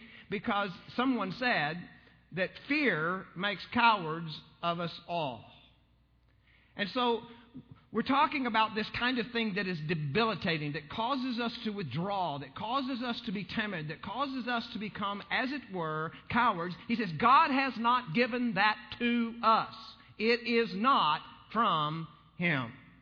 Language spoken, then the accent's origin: English; Texas, United States; I grew up in West Texas, and as a kid, we made sport of hunting rattlesnakes.